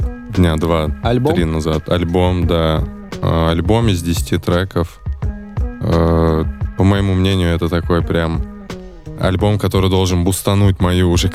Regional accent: Samarkand, Samarqand Region, Uzbekistan; Я из Узбекистана, из города Самарканд, с очень теплой страны, где сейчас очень тепло, как в Москве.

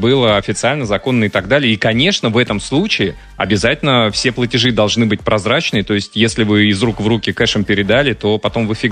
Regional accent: Votkinsk, Udmurtia, Russia; А я сам родом из Удмуртии, из города Воткинска.

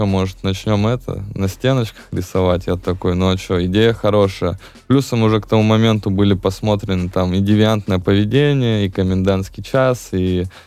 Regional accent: Tyumen, Tyumen Oblast, Russia; Но Бэтмена не было в моем городе, я же из Тюмени.

